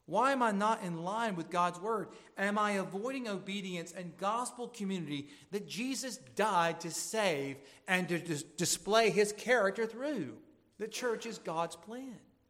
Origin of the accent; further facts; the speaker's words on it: Deep South, United States; now in Southern Maryland, United States; They do it right here in Southern Maryland. I'm from the Deep South.